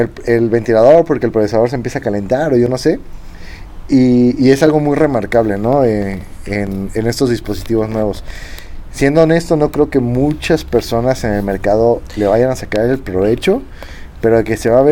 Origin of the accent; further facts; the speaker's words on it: Mexico; al menos yo como mexicano me sentí como, ah, mira, ahí está un mexicano hablando del iPhone